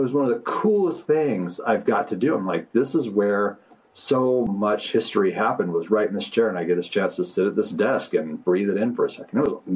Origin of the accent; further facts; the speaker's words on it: Salt Lake City, Utah, United States; Well, you know, what's funny is I grew up in Salt Lake and I did my undergrad at Southern Utah